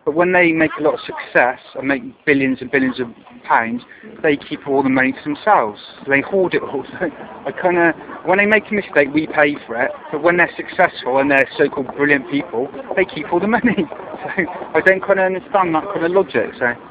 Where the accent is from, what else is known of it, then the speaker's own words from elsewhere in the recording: Hereford, West Midlands, United Kingdom; now in King's Lynn, United Kingdom; I've travelled down today from King's Lynn in Norfolk, but I'm originally from Hereford in the West Country. That's why if you hear this accent, it's not a King's Lynn accent